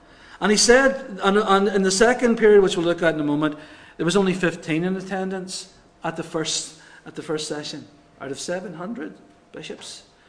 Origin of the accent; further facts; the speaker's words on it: Ireland; because I'm Irish